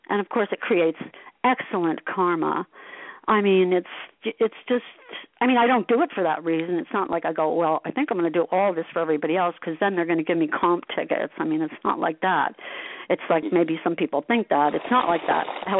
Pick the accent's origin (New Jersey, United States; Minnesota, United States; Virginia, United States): New Jersey, United States; Asbury Park; But so everybody, I think because I grew up in Asbury Park, people have an interest in me.